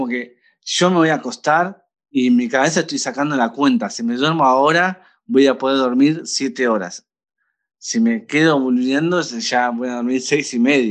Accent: Monte Grande, Buenos Aires Province, Argentina; Claro, Monte Grande. Y nada que ver con Capital, pero bueno. Soy más parecido a un pueblerino que a un porteño.

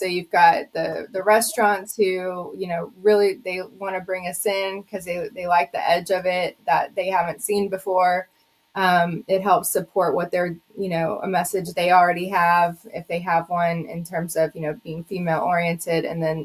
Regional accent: Austin, Texas, United States; because we're from Austin as well.

